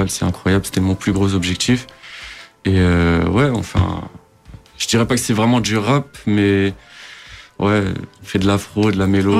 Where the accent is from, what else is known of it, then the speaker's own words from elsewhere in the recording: Algarve, Portugal; parce que moi je suis originaire de l'Algarve